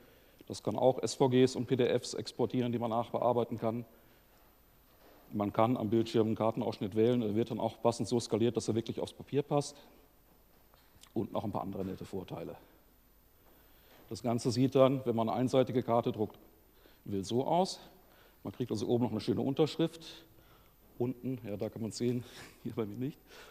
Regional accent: Bielefeld, North Rhine-Westphalia, Germany; Ich komme aus Bielefeld, wirklich. Habe Informatik und Elektrotechnik studiert, auch in Bielefeld, beides, wirklich.

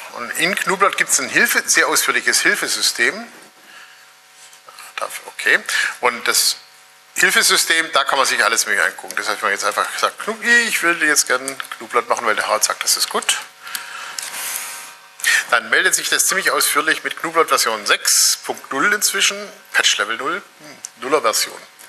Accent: Tübingen, Baden-Württemberg, Germany; weil bei uns in Tübingen gab es 3 Gymnasien

